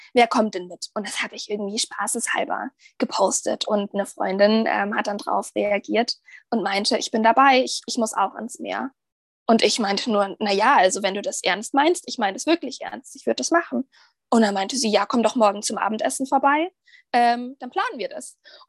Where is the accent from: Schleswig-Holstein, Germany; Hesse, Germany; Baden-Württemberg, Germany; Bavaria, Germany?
Bavaria, Germany; Munich; München ist meine Heimat. Ich liebe München. Ich fühle mich super wohl dort.